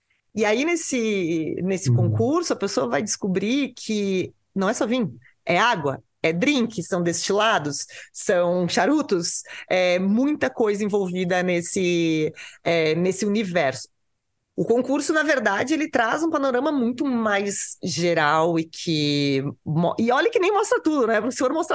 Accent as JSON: {"language": "Portuguese", "town": "Porto Alegre", "region": "Rio Grande do Sul", "country": "Brazil", "said": "Eu venho de Porto Alegre"}